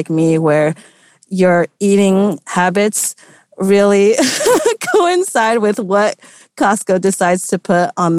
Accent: Taiwan; because I'm from Taiwan

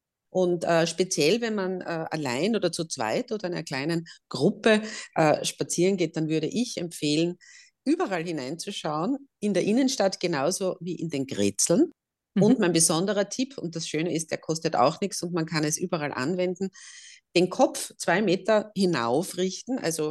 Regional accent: Mariazell, Styria, Austria; also ich komme aus Mariazell, wo ständig die Glocken geläutet haben.

